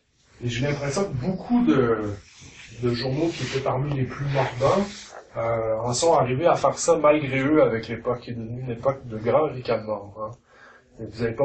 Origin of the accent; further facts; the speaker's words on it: Quebec, Canada; on l'attrape assez bien à Montréal, puis dans les cantons de l'Est où je viens aussi